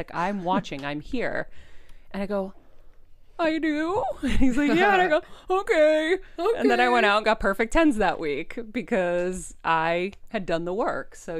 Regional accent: Boston, Massachusetts, United States; I found out that she was a reporter in Boston. And so, of course, I'm from Boston.

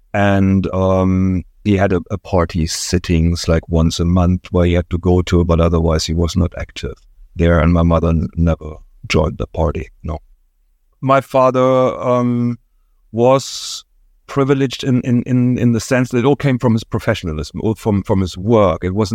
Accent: Dresden, Saxony, Germany; Yeah, so I was born in East Germany, in the area around Dresden. And that was late 60s, early 70s, my early childhood.

